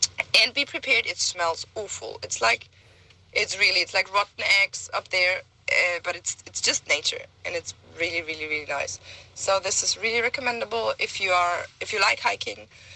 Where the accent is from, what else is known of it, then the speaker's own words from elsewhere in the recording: Germany; English is a second language; moved away as an adult; now in New Zealand; I'm from Germany. I'm in New Zealand since January last year